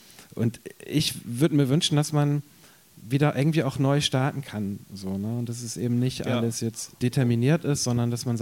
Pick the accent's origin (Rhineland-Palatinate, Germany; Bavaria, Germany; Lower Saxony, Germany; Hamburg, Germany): Hamburg, Germany; So, ich bin aufgewachsen bei den Linken in Hamburg.